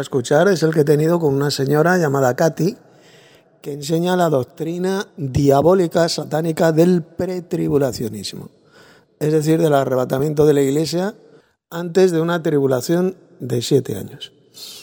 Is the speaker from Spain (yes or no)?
yes; Madrid, Community of Madrid, Spain; de Madrid, España.